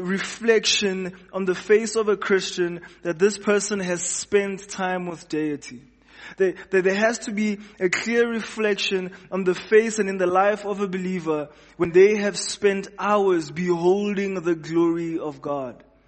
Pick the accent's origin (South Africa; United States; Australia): South Africa; For me as a South African, I felt like a furnace.